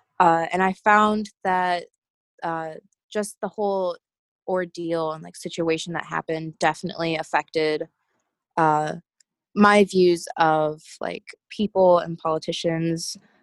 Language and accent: English; Kenosha, Wisconsin, United States; It definitely changed my views on people in my hometown of Kenosha